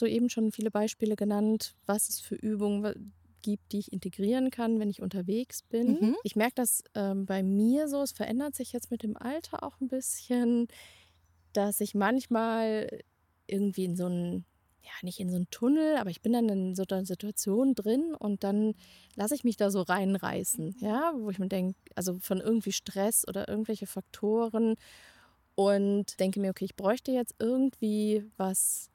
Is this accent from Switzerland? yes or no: no; North Rhine-Westphalia, Germany; moved away; ich komme ja aus der Region, aus dem Siegerland.